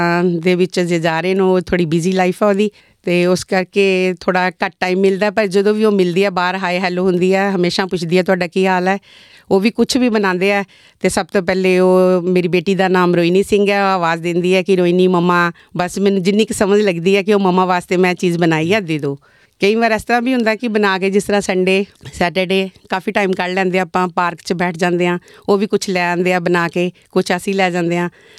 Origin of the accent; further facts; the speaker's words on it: Jandwal, Punjab, India; now in Australia; ਮੇਰਾ ਪਿੰਡ ਜੰਡਵਾਲ ਹੈ, ਮੈਂ ਮਤਲਬ ਇੰਡੀਆ 'ਚ ਪਠਾਨਕੋਟ ਦੇ ਨਾਲ ਹੀ ਕੋਈ 5 ਕੁ ਕਿਲੋਮੀਟਰ ਦੂਰੀ 'ਤੇ ਆ ਪਿੰਡ ਵੱਸਦਾ।